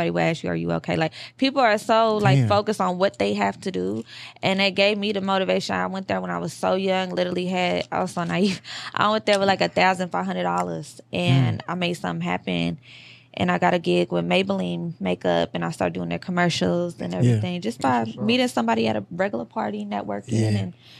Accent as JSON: {"language": "English", "town": "Louisville", "region": "Kentucky", "country": "United States", "also_born_or_lived": "New York", "said": "Yeah, so I'm from Louisville. I moved to New York. I sold everything I had when I was like fresh out of high school."}